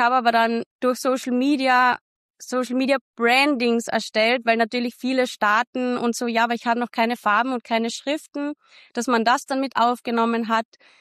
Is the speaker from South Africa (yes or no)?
no; Austria; now in Portugal; bin ursprünglich aus Österreich, lebe aber heute schon seit vielen Jahren, seit circa 8 Jahren in Portugal